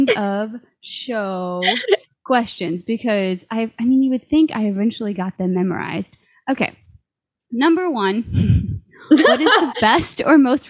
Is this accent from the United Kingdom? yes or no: no; Southern United States, United States; your history of being a New Englander versus me being a Southerner